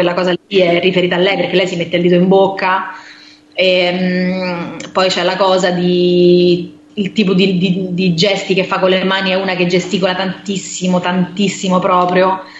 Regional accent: Rome, Lazio, Italy; Però sai che a Roma parliamo tutti con un accento un po' diverso in base alla zona dalla quale veniamo, no? Quindi io e Ilari veniamo dalla stessa zona.

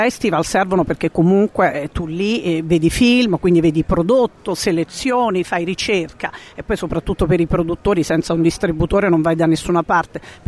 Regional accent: Naples, Campania, Italy; io sono napoletana

